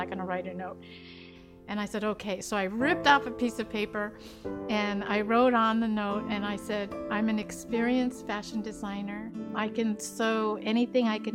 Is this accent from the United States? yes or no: yes; Sitka, Alaska, United States; I'm Tlingit Indian from Sitka, Alaska.